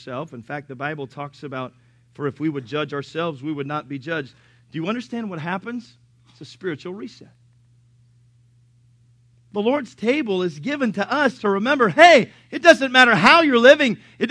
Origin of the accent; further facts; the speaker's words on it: Philippines; hey, I'm Filipino